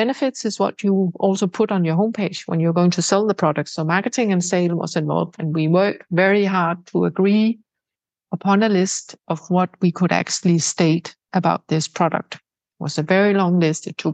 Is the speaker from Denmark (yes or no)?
yes; Denmark; English is a second language; And I know I'm from Denmark. The Danish ethics committees are very, very careful around consenting of acute patients.